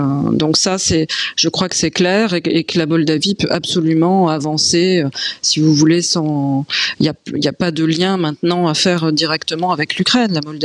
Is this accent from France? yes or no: yes; Grand Est, France; born there; je suis née en France, mais dans une région qui est frontalière de l'Allemagne et du Luxembourg, et j'ai un grand-père qui est germanophone.